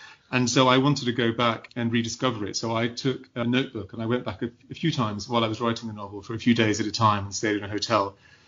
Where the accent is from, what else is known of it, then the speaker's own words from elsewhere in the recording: Cyprus; I grew up in Cyprus and Greek mythology is very much in the air there.